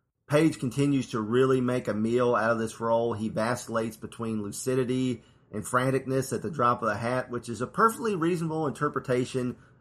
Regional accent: Kentucky, United States; I grew up in Kentucky. I'm from Kentucky.

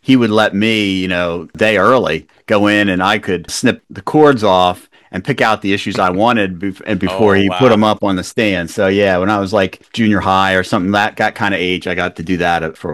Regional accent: New Jersey, United States; I was pretty lucky growing up in New Jersey

